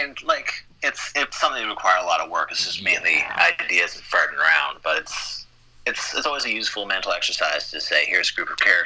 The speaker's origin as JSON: {"language": "English", "country": "Canada", "said": "I'm Canadian, ooh, and the idea of there being a Canadian superhero team"}